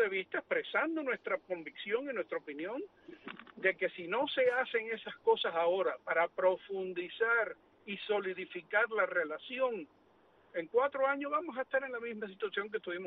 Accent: Cuba; born there; moved away; somos nacidos en Cuba, somos ciudadanos cubanos

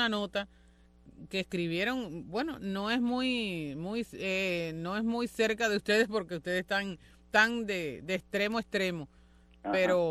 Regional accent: Cuba; nosotros los cubanos

